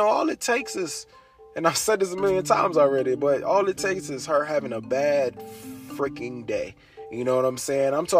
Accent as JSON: {"language": "English", "town": "Richmond", "region": "Virginia", "country": "United States", "said": "I'm from Richmond.\" All right, you know what I'm saying? I'm from Richmond, VA. He like, \"Yeah, man, I knew you weren't from around here.\""}